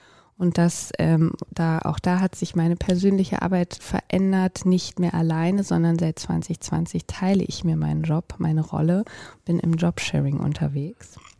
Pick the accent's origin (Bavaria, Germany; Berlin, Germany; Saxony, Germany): Berlin, Germany; Ich bin Berlinerin, Ur-Berlinerin und habe zwar ein paar Stationen mal außerhalb gehabt, aber lebe mittlerweile immer wieder und seit vielen Jahren und vermutlich auch für den Rest in Berlin. Liebe diese Stadt, wohne in Charlottenburg mit meinem Mann und meinen zwei Kindern.